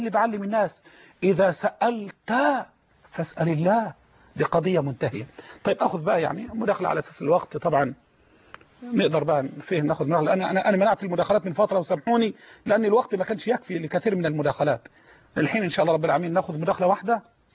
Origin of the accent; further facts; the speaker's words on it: Egypt; يعني اصلا انا العرف العام جاري عندنا في مصر